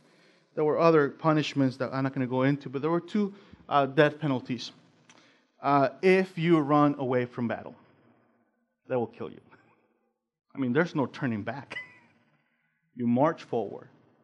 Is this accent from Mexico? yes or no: yes; Mexico; I'm from Mexico originally, and all the border towns in Mexico, they're all dangerous.